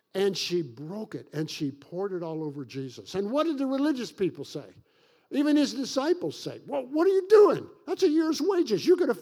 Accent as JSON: {"language": "English", "region": "Kentucky", "country": "United States", "said": "Hey, I'm from Kentucky. I can say anything I want."}